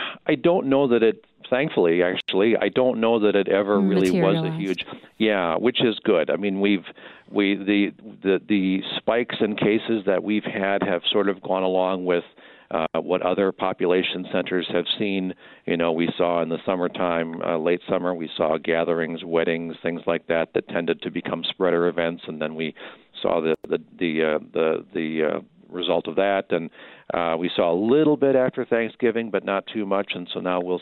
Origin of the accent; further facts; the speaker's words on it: Milwaukee, Wisconsin, United States; I know I came from the Milwaukee area and I didn't know hospitals came this small but before I moved up here 10 years ago.